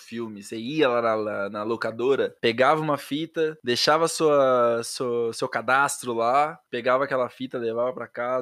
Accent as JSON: {"language": "Portuguese", "town": "Campinas", "region": "São Paulo", "country": "Brazil", "tie": "born or raised there", "also_born_or_lived": "Curitiba", "said": "Eu nasci em Campinas, interior de São Paulo, né? Vivi por 20 anos da minha vida aqui. Porque eu voltei a morar pra cá, cresci na casa dos meus pais, né, tenho pais separados, hoje eu moro com a minha mãe."}